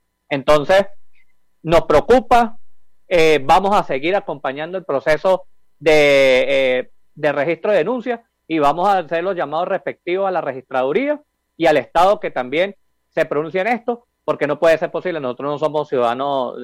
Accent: Venezuela; now in Colombia; Las 900.000 personas que venimos saliendo de Venezuela perdimos las libertades, perdimos el derecho a la libre expresión, perdimos todo poder de desarrollarnos mediante el trabajo en Venezuela, y hoy venimos aquí a Colombia

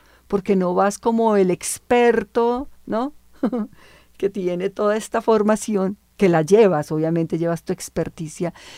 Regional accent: Colombia; de verdad que como colombiana, digo yo que gracias por hacer un trabajo como este

